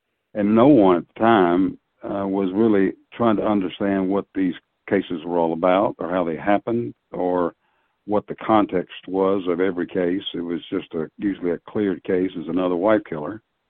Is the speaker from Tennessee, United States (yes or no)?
yes; Tennessee, United States; also born or lived in Wichita, Kansas; now in Nashville, United States; migrated back to my home state of Tennessee from Kansas